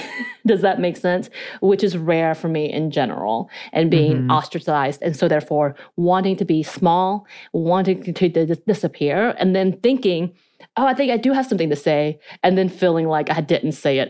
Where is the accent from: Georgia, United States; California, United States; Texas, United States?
Georgia, United States; accent: North Georgia mountain; I then had a North Georgia mountain accent on top of my Korean accent, which helped develop my pronunciation inabilities